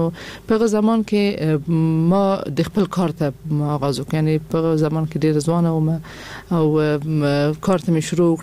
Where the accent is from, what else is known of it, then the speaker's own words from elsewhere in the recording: Kabul, Afghanistan; ما د کابل اوسیدونکې. ما په کابل کې زیږیدلې، ما اکثر عمر مې ټول عمر مې یعنی په افغانستان کې په کابل کې تیر کړی دی. د خپل تحصیلات مې هم په کابل کې تکمیل کړي دي.